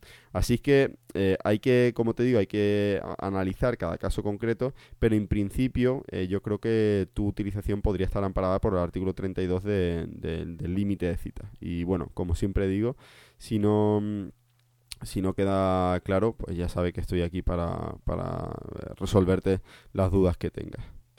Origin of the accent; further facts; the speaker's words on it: Cádiz, Andalusia, Spain; además de mi tierra, de Cádiz.